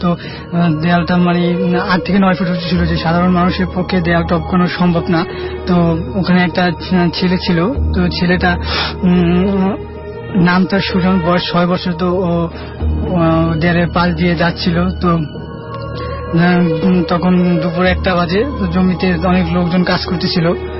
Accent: Dhaka, Dhaka Division, Bangladesh; আমি ঢাকা কলেজে accounting honours করতেছি। আমি মিরপুর থেকে এসেছি।

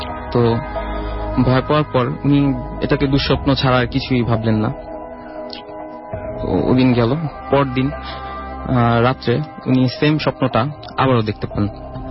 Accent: Dhaka, Dhaka Division, Bangladesh; মগবাজার থেকে।

